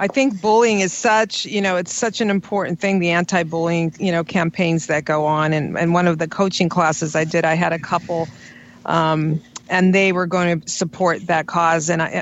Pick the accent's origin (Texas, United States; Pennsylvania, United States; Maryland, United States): Pennsylvania, United States; Butler; I'm a clinical nutritionist and coach, and I'm also from Butler, Pennsylvania.